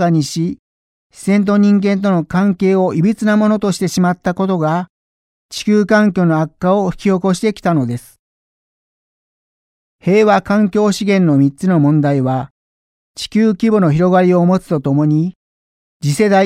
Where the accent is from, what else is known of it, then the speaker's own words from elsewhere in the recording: Shiga, Japan; moved away; 私が故郷の滋賀県にまだ住んでいた平成17年の夏、